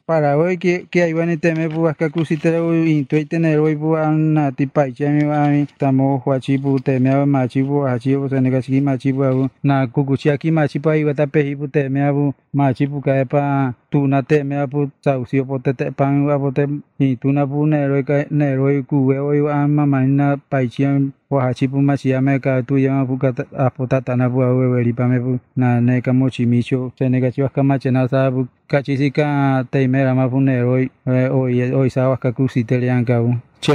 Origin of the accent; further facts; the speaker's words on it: Miramar, Mexico; born there; tengo 47 años, nací en Miramar, en 1958, 9 de febrero.